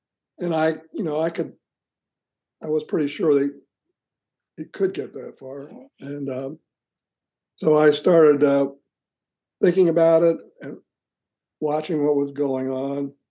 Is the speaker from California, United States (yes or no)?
no; Greenville, Delaware, United States; I grew up in an unincorporated part of northern Delaware called Greenville, Delaware, near Hoops Reservoir.